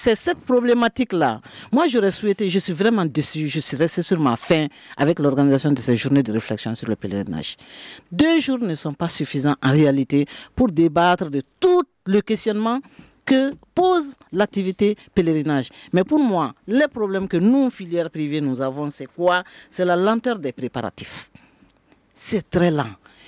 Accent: Mali; nous sommes tous des Maliens.

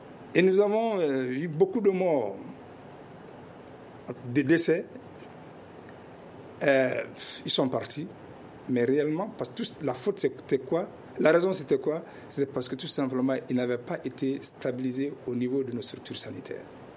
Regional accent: Kita, Kayes, Mali; Moi, je suis de Kita. Je suis de Kita. De Kita jusqu'à Bamako, il n'y a aucun hôpital.

